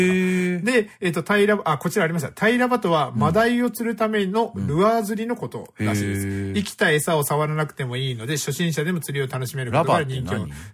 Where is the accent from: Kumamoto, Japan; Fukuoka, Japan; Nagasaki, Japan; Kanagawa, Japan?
Nagasaki, Japan; Iki; moved away as an adult; now in Tokyo, Japan; 壱岐で生まれ育ち、東京生活30年ほどの私が帰省のたびにお土産として買い物、求めていたのは、瓶詰めのウニです。